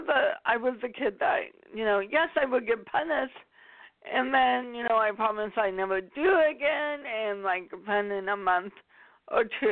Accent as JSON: {"language": "English", "town": "Mercer Island", "region": "Washington", "country": "United States", "tie": "born or raised there", "lives_now": "Redmond, United States", "said": "Because I live in Seattle, well, Redmond. And so Seattle, mm-hmm. you know, and I grew up on Mercer Island."}